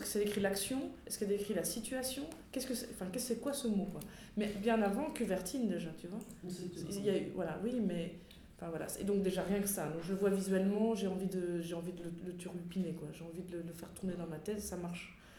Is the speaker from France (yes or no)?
yes; Île-de-France, France; now in Brussels, Belgium; moi ça fait 12 ans que je suis à Bruxelles, je suis française aussi, moi je viens du 9-3